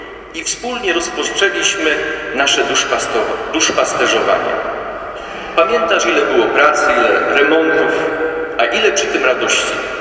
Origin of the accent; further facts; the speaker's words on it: Byczyna, Opole Voivodeship, Poland; ja jestem z Byczyny, ksiądz Henryk też z Byczyny